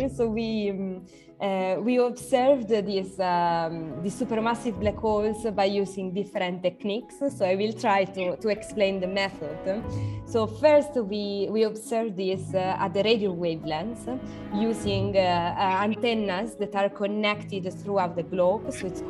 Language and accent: English; Perugia, Umbria, Italy; also born or lived in Bologna / Netherlands; I grew up in Perugia, so I come from the very center of Italy, and then I moved around, passing from Bologna, then moving to the Netherlands, and then coming back to Italy in 2019.